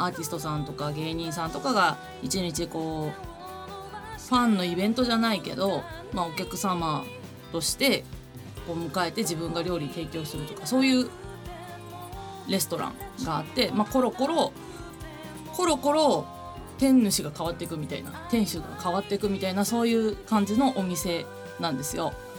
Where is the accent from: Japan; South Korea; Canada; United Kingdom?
Japan; Tokushima; 地元の徳島から高速バスとかで行っても大体梅田で降りるし